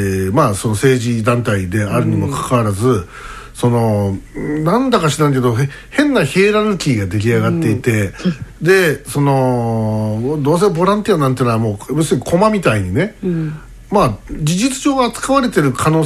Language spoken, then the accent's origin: Japanese; Uenohara, Yamanashi, Japan; born there; その間に私山梨で生を受けたわけです、